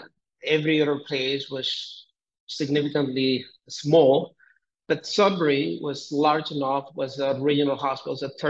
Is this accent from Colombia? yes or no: yes; Colombia; I'm originally from Colombia, and I did my med school. I'm from a very small town here in Colombia. I went to Bogota, did my high school there.